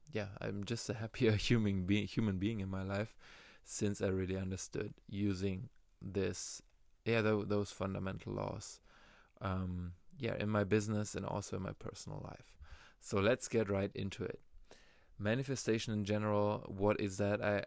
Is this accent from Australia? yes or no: no; Germany; accent: German; English is a second language; now in Maui, United States; maybe you can also notice my accent that I have, my German accent. I kind of like it though, but right now being here on Hawaii, in Maui, since around 2 months, I can definitely see my English improving